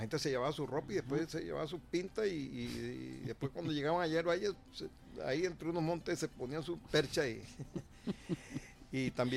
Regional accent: Valle de San Juan, Nueva Esparta, Venezuela; Valle de San Juan, que es prácticamente el ícono del pueblo mío, del Valle de San Juan, municipio Díaz

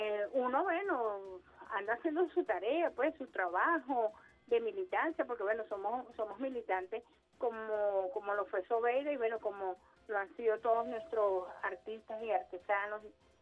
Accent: Petare, Miranda, Venezuela; also born or lived in Caracas, Venezuela; Aunque yo nací en Caracas, soy orgullosamente caraqueña, pero también soy orgullosamente petareña porque solamente nací allá, pero bueno, me he vivido toda mi vida aquí en Petare y conozco toda su comunidad

